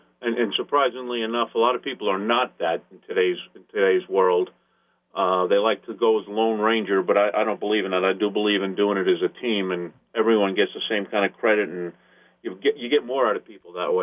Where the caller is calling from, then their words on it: Westbury, New York, United States; from Westbury